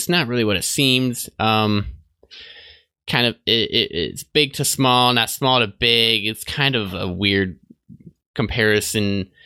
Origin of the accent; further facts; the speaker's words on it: Milwaukee, Wisconsin, United States; I grew up in Milwaukee, so there was probably one in Milwaukee and Chicago and New York and Seattle and all the big cities